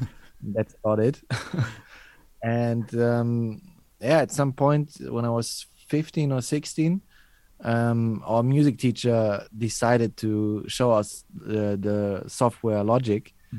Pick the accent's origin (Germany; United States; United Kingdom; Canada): Germany; So I grew up in Germany, and I'm coming from a not very musical family, actually.